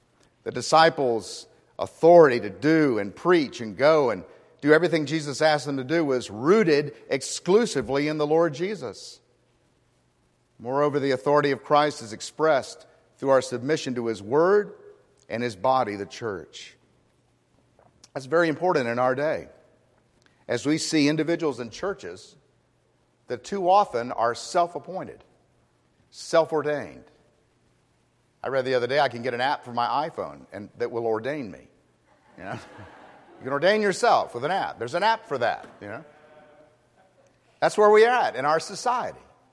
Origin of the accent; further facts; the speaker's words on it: Miami, Florida, United States; also born or lived in Orlando; I grew up in Florida, in Miami and Orlando. And we spent a great deal of our time in citrus groves when they used to dot the landscape.